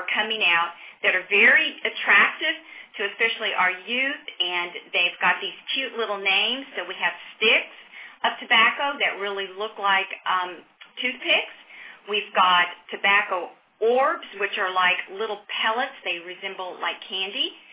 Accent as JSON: {"language": "English", "town": "Augusta", "region": "Georgia", "country": "United States", "tie": "born or raised there", "said": "we're seeing more and more hookah bars in my hometown of Augusta, Georgia."}